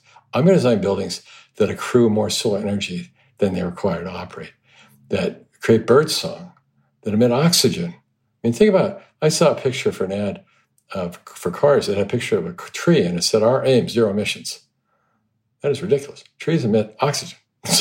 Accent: Hong Kong; growing up in Hong Kong, you see all the trees, all the bamboo used as scaffolding.

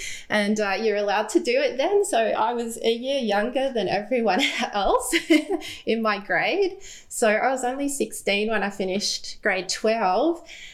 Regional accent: Brisbane, Queensland, Australia; I grew up in Brisbane. We've always lived here. We lived over the south side as such, as I call it. And then I met my husband and moved over to the north side of Brisbane now.

